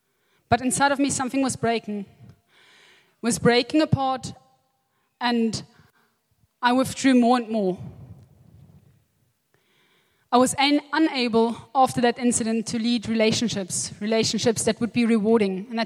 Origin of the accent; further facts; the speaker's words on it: Namibia; And I'm the eldest of five children. I grew up in Namibia, and I grew up in the bonds of a loving family